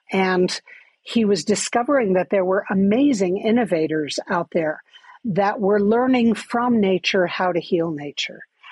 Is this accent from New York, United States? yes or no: yes; New York City, New York, United States; as a child, I grew up in New York City, but I was always a block and a half from Central Park.